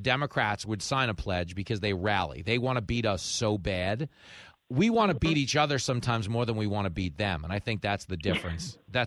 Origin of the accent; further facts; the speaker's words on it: New York, United States; Because I grew up in Nassau County.